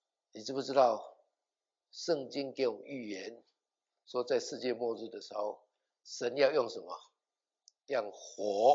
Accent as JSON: {"language": "Chinese", "country": "Taiwan", "said": "我从台湾来的哈，我讲的普通话你们听起来就怪怪的"}